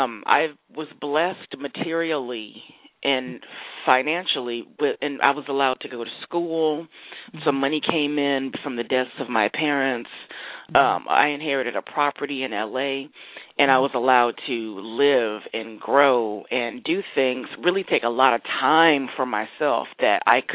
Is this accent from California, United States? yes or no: yes; Los Angeles, California, United States; because I'm from Los Angeles, and my story is, unfortunately, my parents were a murder-suicide when I was 5 years old.